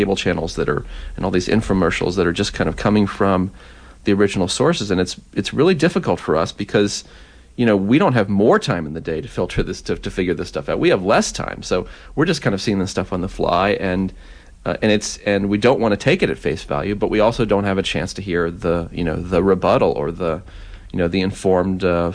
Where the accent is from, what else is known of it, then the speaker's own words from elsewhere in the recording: New York, United States; I come from New York, and, you know, they're just struggling to get people, you know, to read and all those basic things.